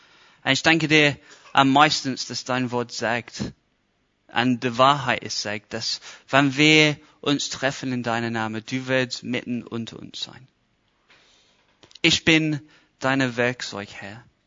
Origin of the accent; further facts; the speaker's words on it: Scotland, United Kingdom; German is a second language; ich kann alles außer Hochdeutsch auch. Ich bin eigentlich Schwabe. Ich komme aus Schottland. So mein Deutsch manchmal ist ein bisschen unterbrochen. Hört ein bisschen komisch an.